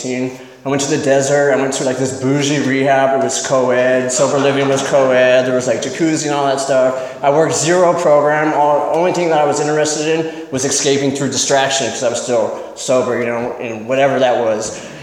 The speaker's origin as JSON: {"language": "English", "town": "Templeton", "country": "United States", "tie": "born or raised there", "said": "I was born and raised in Templeton. I come from a good family."}